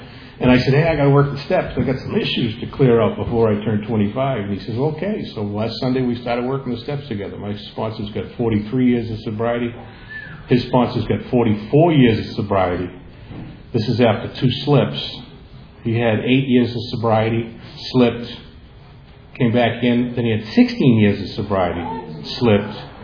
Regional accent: North Carolina, United States; I'm from North Carolina, too. I was just waiting for the Carolina people to start fighting.

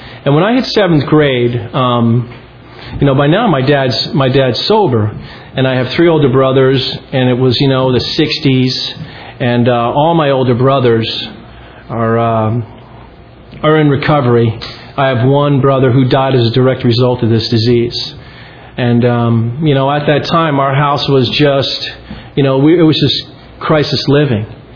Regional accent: East Coast, United States; I'm from the East Coast, and I was from an alcoholic family with a lot of recovery.

